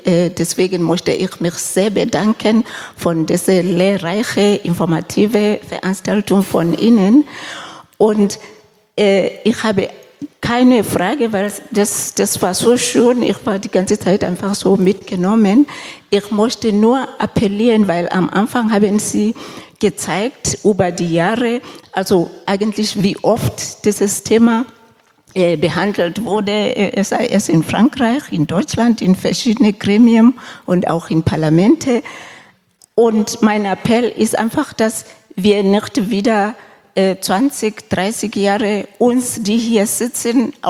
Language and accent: German; Lesotho; Ich komme selber aus Lesotho im südlichen Afrika.